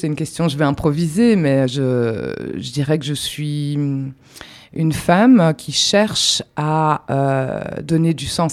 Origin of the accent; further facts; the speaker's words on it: Brussels, Belgium; moi, je viens de Bruxelles. Voilà, je suis née à Bruxelles, j'ai vécu à Bruxelles.